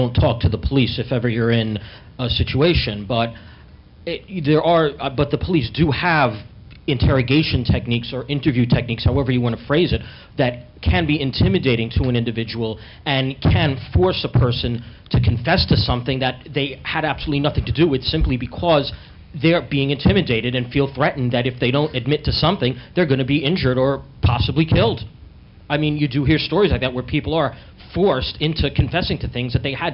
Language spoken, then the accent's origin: English; New York City, New York, United States; I'm actually from New York City, and I know.